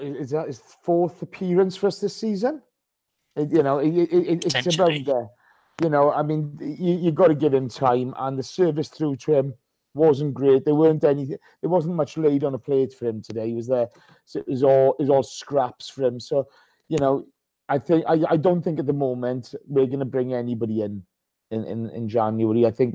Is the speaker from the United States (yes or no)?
no; Ukraine; from Ukraine.